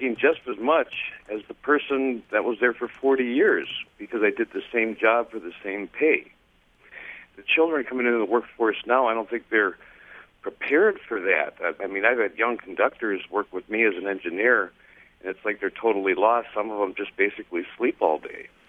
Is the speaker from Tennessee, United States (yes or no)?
no; Milwaukee, Wisconsin, United States; now in Wausau, United States; in Wausau. Charlie Sykes, I'm from Milwaukee. I used to teach school down there on and off, and also Normal Bloomington.